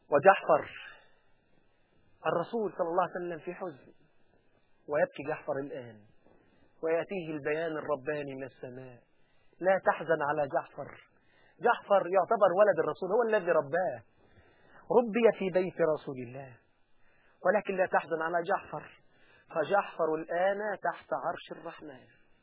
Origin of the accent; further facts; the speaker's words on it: Egypt; لما جاء عندنا في مصر